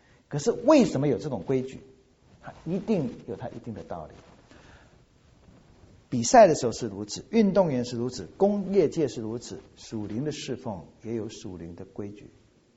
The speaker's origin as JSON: {"language": "Chinese", "country": "China", "said": "我们中国人的血液里的基因遗传当中没有殷勤这么回事儿，没有这个基因叫殷勤的。否则你看看我们中国的下一代"}